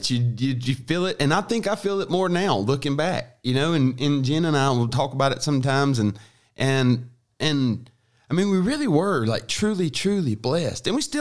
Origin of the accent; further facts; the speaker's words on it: Biloxi, Mississippi, United States; We were from South Mississippi, and we're from Biloxi, Mississippi, or Moss Point, Mississippi, but basically Biloxi, which is like halfway in between New Orleans and Mobile.